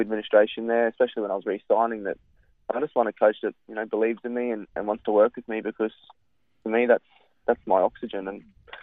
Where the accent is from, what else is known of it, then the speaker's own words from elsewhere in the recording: Queensland, Australia; now in Sydney, Australia; I'm a Queenslander, mate, so this cold Sydney breeze is